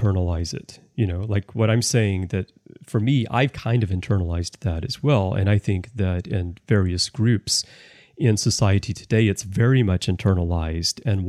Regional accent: United States; now in Japan; So like for me, I've lived 20 years in Japan. And I'm American, I'm white, and, you know, my Japanese is not the best.

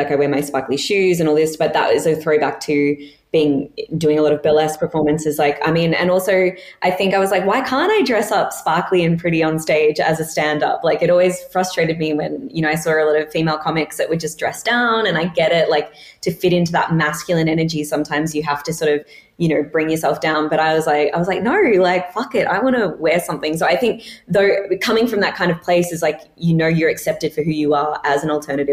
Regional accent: Australia; moved away as an adult; now in Berlin, Germany; So basically I was born in Australia. I have lived there all of my life. And then, but I'm also half Italian. So I have a very like European kind of upbringing. So I moved to Berlin. I moved to Berlin about 7 years ago

